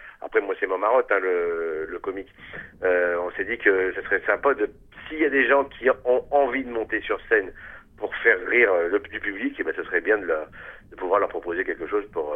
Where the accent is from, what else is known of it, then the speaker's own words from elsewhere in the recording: Hauts-de-France, France; c'est qu'on n'est pas ch'ti, on est flamand.